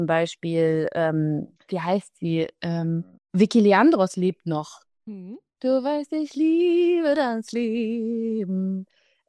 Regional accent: Hamburg, Germany; Und wir kommen beide aus Hamburg.

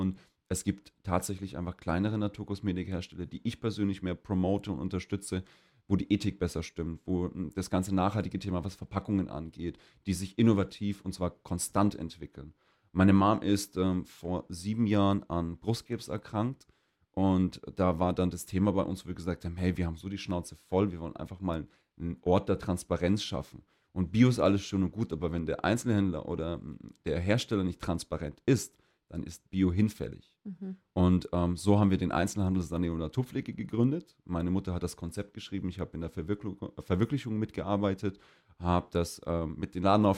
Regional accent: Erlangen, Bavaria, Germany; Ich bin 29 Jahre alt. Ich komme ursprünglich aus Erlangen.

